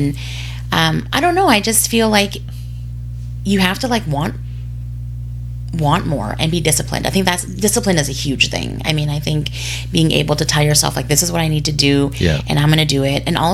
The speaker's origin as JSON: {"language": "English", "town": "Winnipeg", "region": "Manitoba", "country": "Canada", "tie": "born or raised there", "also_born_or_lived": "Edmonton", "said": "I grew up, I was born and raised in Winnipeg. Well, I was born in Edmonton, but I came when I was like one."}